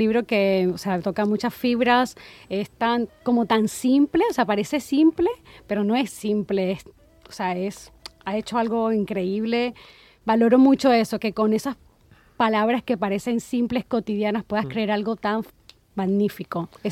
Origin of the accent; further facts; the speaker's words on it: Colombia; yo soy colombiana.